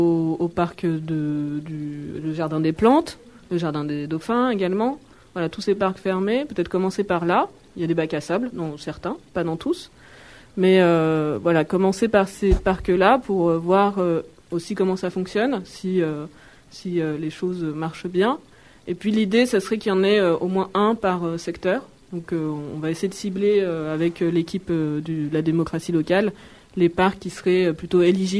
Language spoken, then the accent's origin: French; Grenoble, Auvergne-Rhône-Alpes, France; j'ai 39 ans et je suis grenobloise, disons presque d'origine. J'ai toujours vécu, peut-être pas à la ville de Grenoble, mais dans l'agglomération en tout cas.